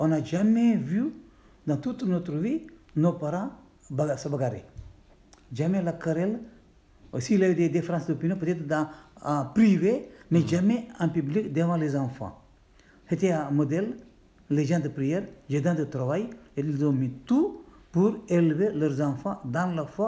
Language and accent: French; India; first language Konkani; French is a second language; Il a acheté les petits livrets, des livres de la vie des saints, publiés dans ma langue maternelle, Konkani.